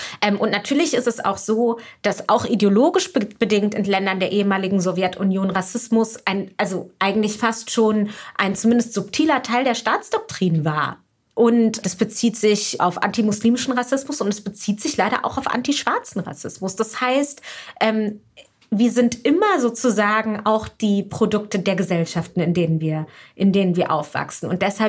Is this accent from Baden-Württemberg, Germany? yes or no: no; Frankfurt, Hesse, Germany; ich bin in Frankfurt aufgewachsen, ich bin da zur Schule gegangen